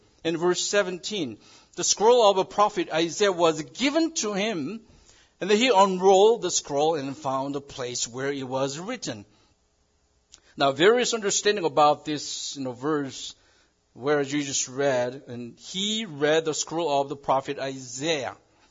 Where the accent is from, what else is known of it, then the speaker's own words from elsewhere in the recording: South Korea; Maybe your hometown is Spokane. My hometown is South Korea.